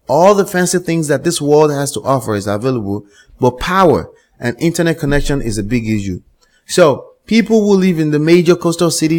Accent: Nigeria; also born or lived in Dallas, Texas, United States; My heritage personally is from Africa. I was raised in Africa, Nigeria, to be precise, between the ages of 3 and 18. I was born in Dallas, Texas, United States, but I consider myself very African.

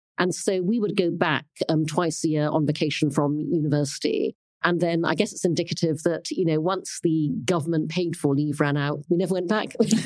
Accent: Brunei; growing up in Brunei is a lot more boring than it sounds, because it's an Orthodox Muslim state. It's 100 miles long.

